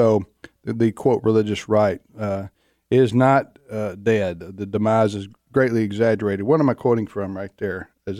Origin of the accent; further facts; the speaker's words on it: Mississippi, United States; I'm from North Mississippi, and I'm a little bit older than he is